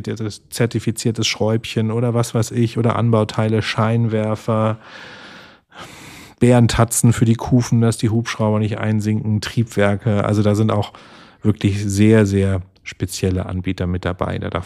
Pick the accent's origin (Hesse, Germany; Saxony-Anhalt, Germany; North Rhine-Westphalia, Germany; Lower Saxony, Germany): Hesse, Germany; bei uns in Hessen